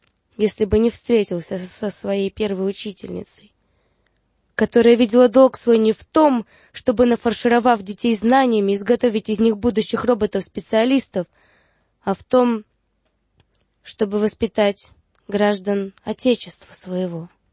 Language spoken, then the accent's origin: Russian; Moscow, Russia; born there; Я родилась в Москве, да?